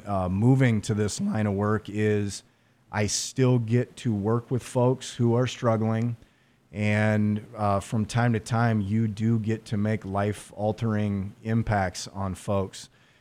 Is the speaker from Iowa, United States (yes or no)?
yes; Sioux City, Iowa, United States; a lot of folks that I grew up with here in Sioux City and went to Catholic schools with, I was blessed enough that they came back to town.